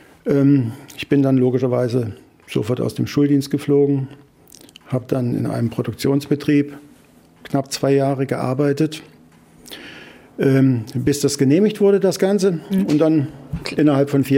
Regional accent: Dresden, Saxony, Germany; Also ich bin ja in Dresden geboren. Mhm. Und habe da auch meine Jugend verbracht und ein Studium

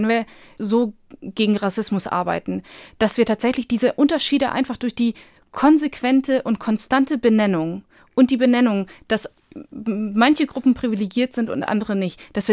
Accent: Bosnia & Herzegovina; ich komme aus Bosnien

